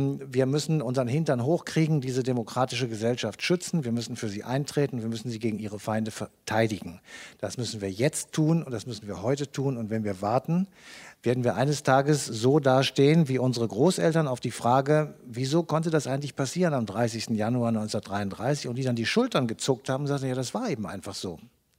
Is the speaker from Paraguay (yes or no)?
no; Cologne, North Rhine-Westphalia, Germany; Also ich komme aus Köln oder wir kommen aus Köln.